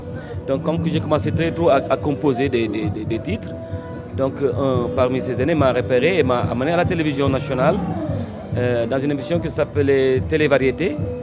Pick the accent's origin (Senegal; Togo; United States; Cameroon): Senegal; Rufisque, Dakar; moved away; je suis venu au Sénégal avec mes parents et donc j'ai grandi à Rufisk. Rufisk est une ville qui est à 26 km de Dakar. Donc c'est là-bas où j'ai passé toute mon enfance et donc je suis allé à l'école là-bas.